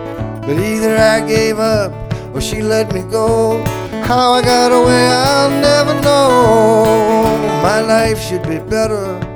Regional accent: New Orleans, Louisiana, United States; the fruit and vegetable man that used to come down the street that I grew up on in New Orleans when I was a kid.

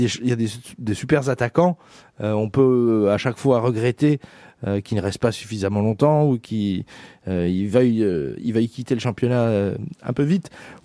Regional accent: Spain; comment ça se fait qu'il joue pas chez nous en Espagne

